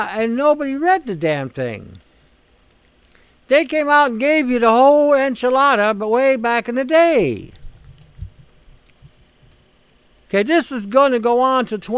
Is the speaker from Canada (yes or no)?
yes; Canada; I was going to vote for a representative that represented me as a Canadian